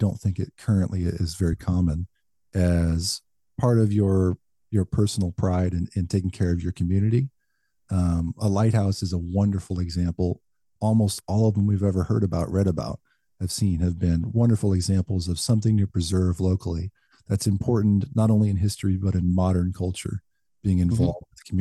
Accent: Kansas, United States; I grew up around here in Kansas. There's no mountains, there's no coast, no lighthouses.

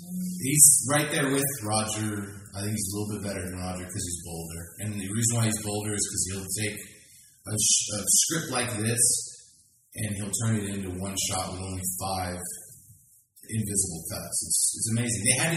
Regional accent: Ireland; I'm an Irish writer.

